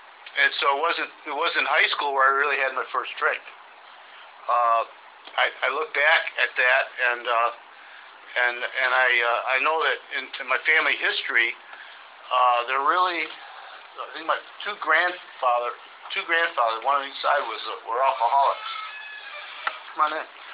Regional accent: Chicago, Illinois, United States; born there; I was, you can tell by my accent, I was born in the South. South side of Chicago.

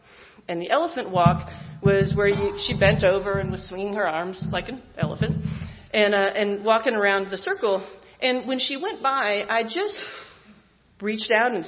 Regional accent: New York City, New York, United States; born there; let's start at the very beginning, which is that I was born in New York. I was born in New York City. And my parents divorced when I was young, and my dad moved down here.

